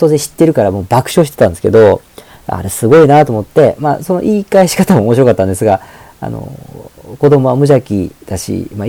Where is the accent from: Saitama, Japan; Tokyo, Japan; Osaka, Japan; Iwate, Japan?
Osaka, Japan; ですから実は今日大阪からこれ収録してるんですよ。で、なんと僕の実家でございます。